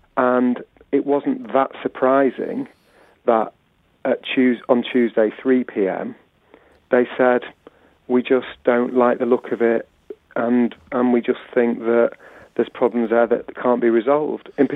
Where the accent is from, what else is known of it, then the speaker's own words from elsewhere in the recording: Manchester, North West England, United Kingdom; I've got very personal roots in Bury. You know, I'm from North Manchester, 5 miles down the road from Gig Lane, and I went to school in Bury.